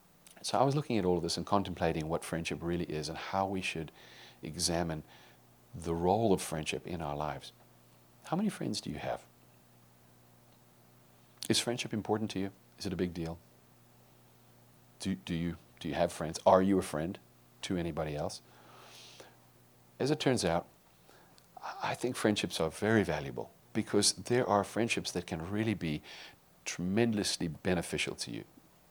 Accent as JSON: {"language": "English", "country": "South Africa", "tie": "born or raised there", "said": "I was raised in South Africa during the height of apartheid"}